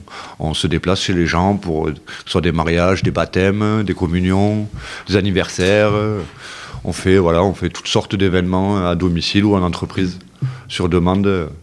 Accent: Nîmes, Occitanie, France; born there; Je suis Nîmois de naissance.

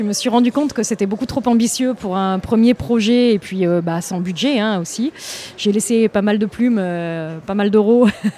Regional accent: Avignon, Provence-Alpes-Côte d'Azur, France; Alors oui, ben moi je suis d'Avignon, donc oui.

